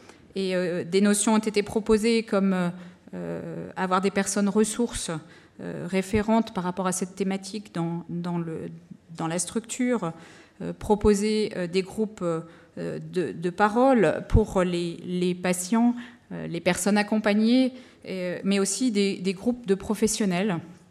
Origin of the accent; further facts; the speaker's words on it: France; Et en France, puisque je viens de France